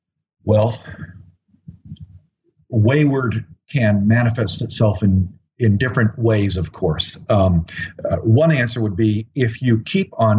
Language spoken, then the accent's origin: English; Chicago, Illinois, United States; I grew up in Chicago on the Bulls, 97-98, The Last Dance, MJ.